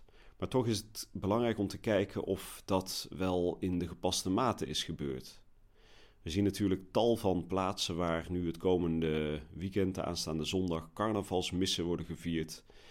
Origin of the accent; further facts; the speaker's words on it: 's-Hertogenbosch, North Brabant, Netherlands; Maar ik kom zelf uit Den Bosch en in Den Bosch is carnaval natuurlijk sinds jaar en dag een feest wat erg uitbundig wordt gevierd.